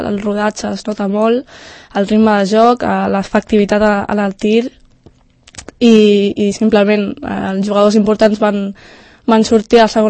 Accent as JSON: {"language": "Catalan", "region": "Catalonia", "country": "Spain", "said": "jo sóc catalana de sempre"}